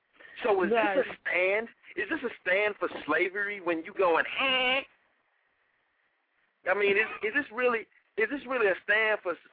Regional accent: the South, United States; that's because I'm from the South.

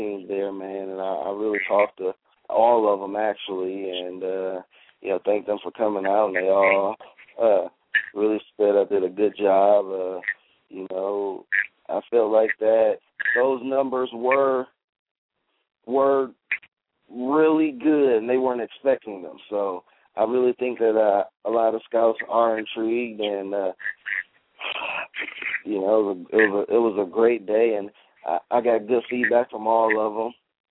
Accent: Detroit, Michigan, United States; I'm from Detroit, man. I used to watch the Lions. I used to watch the Lions every week, man.

